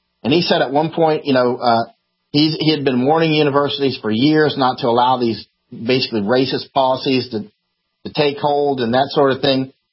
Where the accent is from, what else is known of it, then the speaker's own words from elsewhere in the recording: Florida, United States; also born or lived in California, United States; Of course, I grew up in Florida, but I went to school in California, and I've been all over that state.